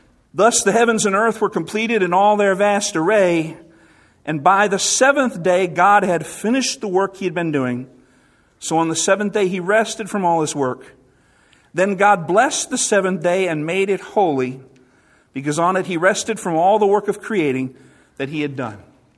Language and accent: English; Southern United States, United States; I grew up in the South. You wouldn't even find someone mowing their grass on a Sunday.